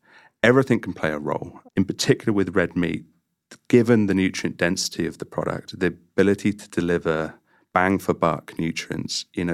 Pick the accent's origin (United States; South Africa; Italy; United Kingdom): United Kingdom; You know, I'm British and the Sunday roast is a huge part of our culture